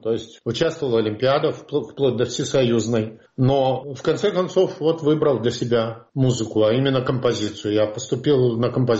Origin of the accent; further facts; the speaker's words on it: Nizhny Tagil, Sverdlovsk Oblast, Russia; в Нижнем Тагиле. И вот я там родился.